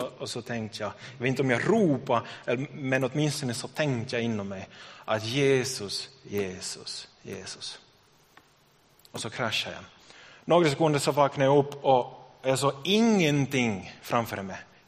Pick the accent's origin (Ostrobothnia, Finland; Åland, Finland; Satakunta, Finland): Ostrobothnia, Finland; Jakobstad; sista året här och så tänkte jag att jag kommer inte att flytta hem till Jakobstad.